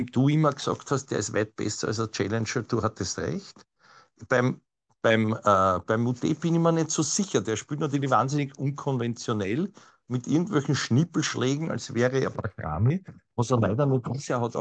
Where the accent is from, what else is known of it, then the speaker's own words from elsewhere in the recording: Vienna, Austria; Hat dann Affetten, wie man so schön sagt, bei uns in Wien, vielleicht auch in der Steiermark.